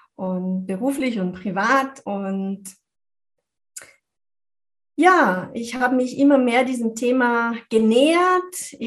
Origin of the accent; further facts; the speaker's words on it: France; German is a second language; now in Austria; ich konnte Deutsch noch nicht so gut wie jetzt. Das ist nicht meine Muttersprache. Ich bin in Frankreich geboren und aufgewachsen.